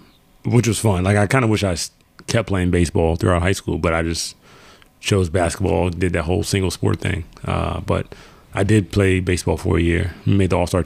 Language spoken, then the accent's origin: English; Virginia, United States; born there; Yeah, born in Virginia.